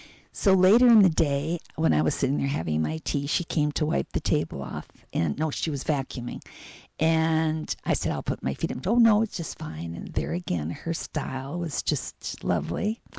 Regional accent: Minneapolis, Minnesota, United States; And I said, well, I'm from Minneapolis.

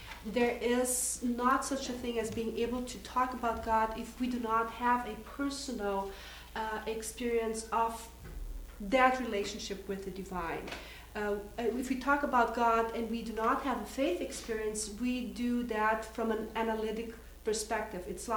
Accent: Brazil; now in Decorah, United States; I am from Brazil, living in Decorah, Iowa. I'm teaching at Luther College.

